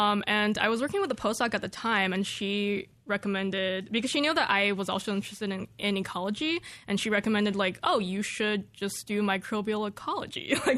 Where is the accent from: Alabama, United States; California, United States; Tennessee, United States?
California, United States; now in Corvallis, United States; Weirdly enough, when I was growing up in California, I thought it was a very diverse place.